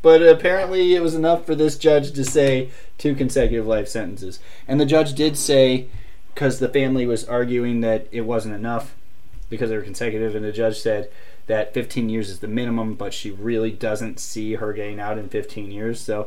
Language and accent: English; Canton, Ohio, United States; I'm from Canton originally. Christina's from that same area. So we're Ohio people, so this is kind of a hometown thing.